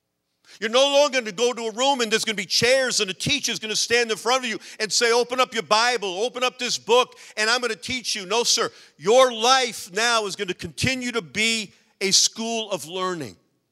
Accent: Massachusetts, United States; I grew up in Massachusetts. I love hunting and fishing

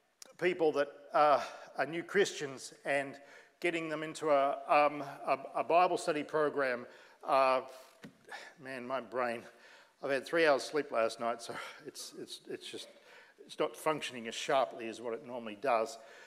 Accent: Tasmania, Australia; I come from Tasmania. That's Australia's smallest state.

